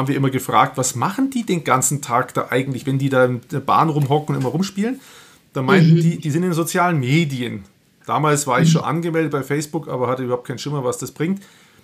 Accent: Nuremberg, Bavaria, Germany; ich komme aus Nürnberg

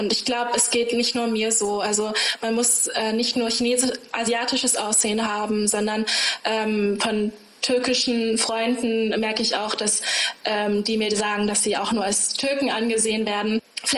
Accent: Germany; ich bin hier zu Hause, ich bin Deutsche. An meiner Stimme hört man nicht, dass ich Chinesin bin.

